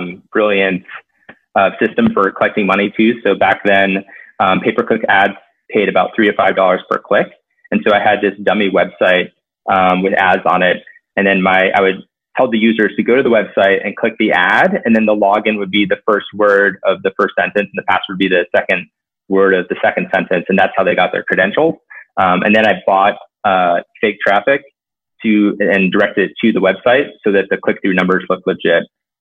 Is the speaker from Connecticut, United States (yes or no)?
yes; Connecticut, United States; So I grew up in Connecticut.